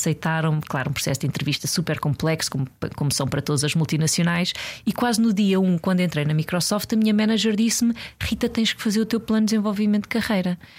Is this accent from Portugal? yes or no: yes; Sintra, Lisbon, Portugal; born there; Eu nasci na linha de Sintra, na Serra das Minas. Venho de uma família humilde.